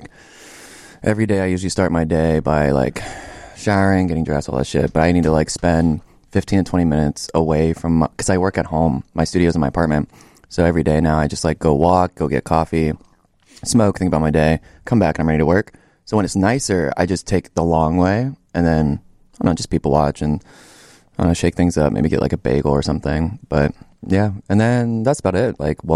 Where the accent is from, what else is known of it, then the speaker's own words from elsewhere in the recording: Acworth, Georgia, United States; moved away as an adult; I'm from Acworth, Georgia. It's about like 30 minutes northeast of Atlanta. Let's see. Stayed there until like the end of high school. After high school, I moved here about almost 10 years ago this August